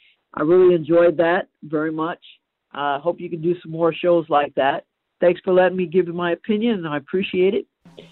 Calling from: Gary, Indiana, United States; I'm calling from Gary, Indiana.

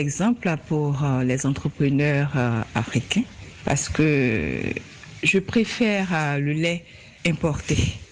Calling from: Côte d’Ivoire; Ici, en Côte d'Ivoire

